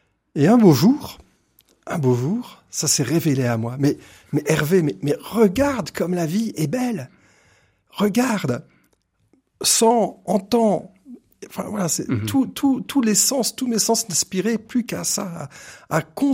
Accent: France; born there; Et je suis né en France, mais tout à fait. Juste après l'indépendance, hein, mes parents sont rentrés d'Algérie en 1963.

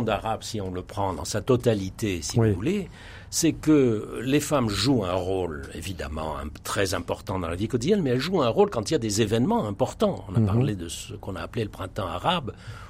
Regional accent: Egypt; Écoutez, moi, j'ai beaucoup travaillé sur mon pays d'origine, qui est l'Égypte, qui est le grand pays du monde arabe

